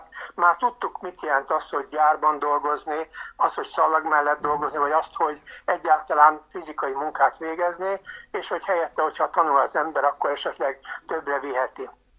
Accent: Pest, Hungary; born there; nem idevalósi, nem megyei vagyok, Pest megyében születtem, és hát onnan pályáztam akkor ide

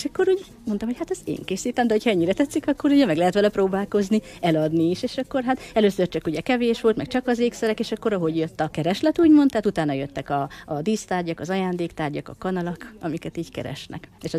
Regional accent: Budapest, Hungary; now in Cserépfalu, Hungary; hát én pesti vagyok eredetileg, úgyhogy nagy változás volt ahhoz képest.

